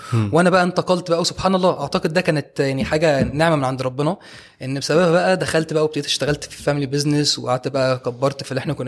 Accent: Egypt; ومن ساعتها تنازل عن الجنسيه التركيه واتبقى بالمصريه، وسنس دان من ساعتها واحنا مصريين.

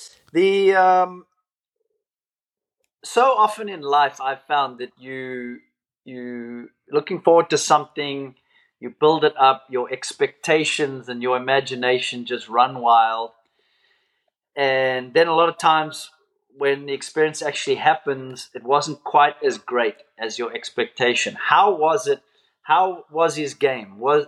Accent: South Africa; And as a South African, we'll adopt Tony Johnson for a second.

